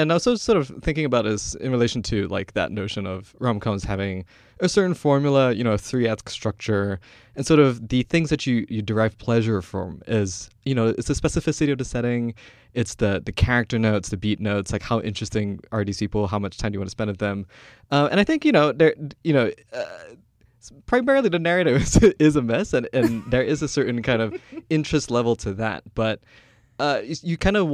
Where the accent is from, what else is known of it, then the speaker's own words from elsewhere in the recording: Kuala Lumpur, Malaysia; moved away as an adult; I'm Malaysian. Like, I'm born and raised in Kuala Lumpur. Only moved here in 2008. So I've spent, you know, more than half my life back there.